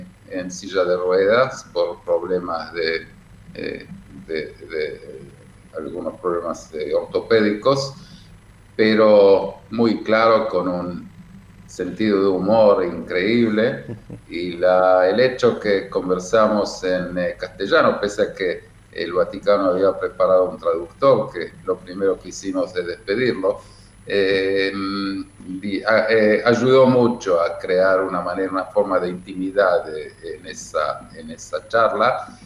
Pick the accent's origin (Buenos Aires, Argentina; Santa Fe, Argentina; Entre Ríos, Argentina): Buenos Aires, Argentina; que soy, que nací, que crecí en Parque Chacabuco y en la calle Cachimayo, para ser más específico